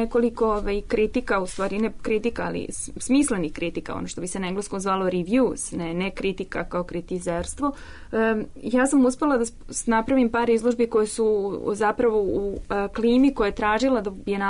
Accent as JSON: {"language": "Serbian", "country": "Serbia", "said": "da ja budem instrumentalizowana kao i Srpkinja koja radi za Ministarstvo kulture Albanije u tom trenutku."}